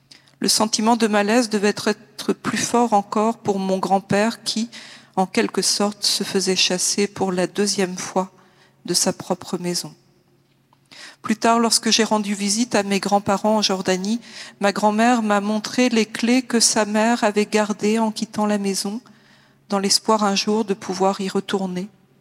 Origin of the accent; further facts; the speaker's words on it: Jerusalem, Palestine; Je suis née et j'ai grandi à Jérusalem. Je suis une chrétienne luthérienne. Vivre comme femme palestinienne a toujours été un défi et rien n'a changé.